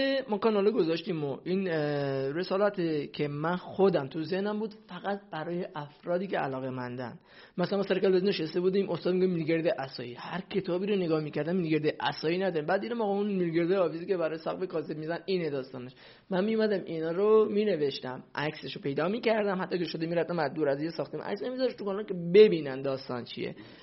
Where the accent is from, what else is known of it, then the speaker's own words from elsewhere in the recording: Sardasht, West Azerbaijan, Iran; من اصالتا کردم آذربایجان غربی، شهرستان سردشت، یه شهر کردنشین با 120000 نفر جمعیت.